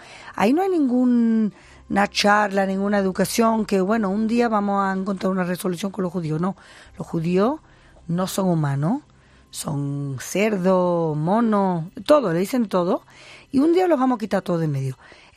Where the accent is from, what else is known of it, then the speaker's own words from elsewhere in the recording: Gibraltar; Yo soy de Gibraltar. Me crié en Gibraltar y de ahí vengo y por eso hablo español.